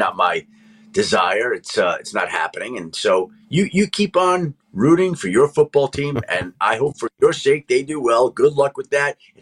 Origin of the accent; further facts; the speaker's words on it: New York, United States; You know, I grew up in New York, and that was a team I rooted for